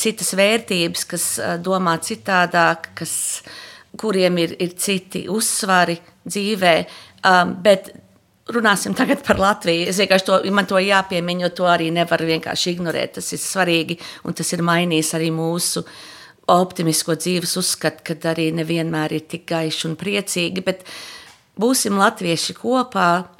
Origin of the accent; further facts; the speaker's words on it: United States; Mēs esam no Amerikas, mēs patreiz dzīvojam diezgan baisos apstākļos.